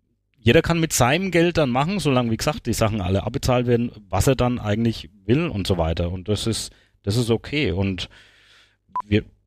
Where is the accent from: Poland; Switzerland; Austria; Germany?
Germany; Küps, Bavaria; Ich komme aus Küps bzw. Oberlangstadt, das ist schon immer evangelisch gewesen, also seit ich auf der Welt bin